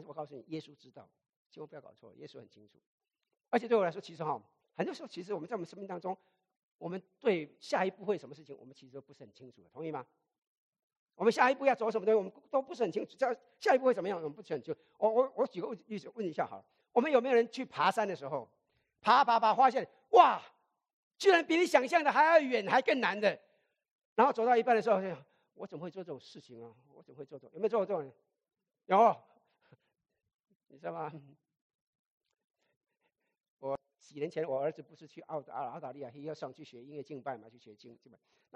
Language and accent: Chinese; Fujian, China; 我们闽南人哦，最属灵的